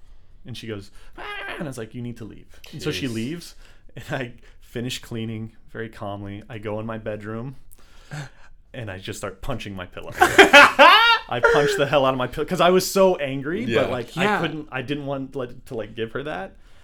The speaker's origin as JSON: {"language": "English", "region": "Texas", "country": "United States", "said": "And I've heard lots of I'm from Texas, so I've heard lots of stories like that."}